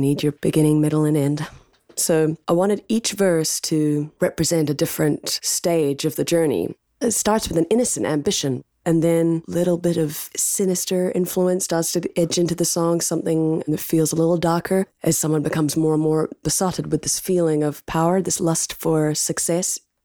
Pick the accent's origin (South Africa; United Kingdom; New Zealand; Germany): New Zealand; now in United States